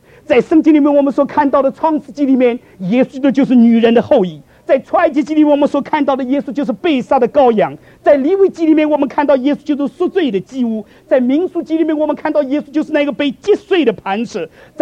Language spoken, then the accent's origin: Chinese; Shaoxing, Zhejiang, China; 我讲这句话并不是因为我是绍兴人，所以我才讲这句话。